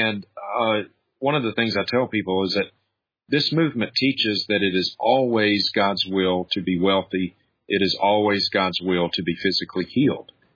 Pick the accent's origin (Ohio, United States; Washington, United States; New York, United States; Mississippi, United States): Mississippi, United States; Vicksburg; a faith healer who was coming for a visit to my hometown at the time, Vicksburg, Mississippi